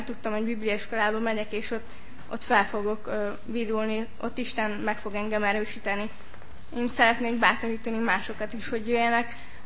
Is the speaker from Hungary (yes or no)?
no; Crasna, Sălaj, Romania; testvéreket … Krasznáról, másodéves biblia hallgató.